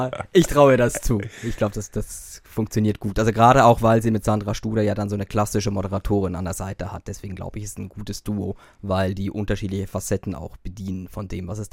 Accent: Basel, Switzerland; now in Hamburg, Germany; Genau, ich bin aufgewachsen in der Nähe von Basel, habe in Basel studiert, habe da auch lange gelebt.

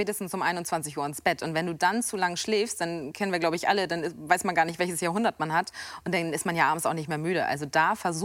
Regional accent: Schleswig-Holstein, Germany; Deswegen bin ich schon früh damit groß geworden, fand das immer aufregend. Bei uns in Schleswig-Holstein war es damals

